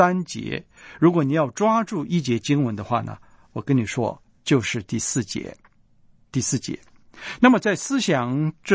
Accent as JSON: {"language": "Chinese", "country": "China", "said": "我们中国人也常说家有一老如有一宝"}